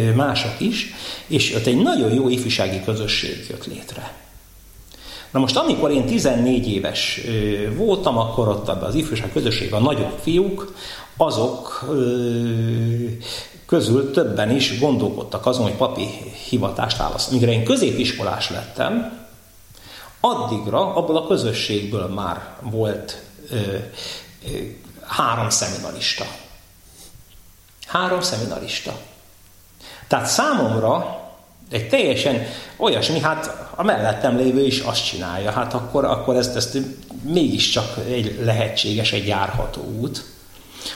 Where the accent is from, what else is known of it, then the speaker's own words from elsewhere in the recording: Törökbálint, Pest, Hungary; Török Bálint, onnan én származom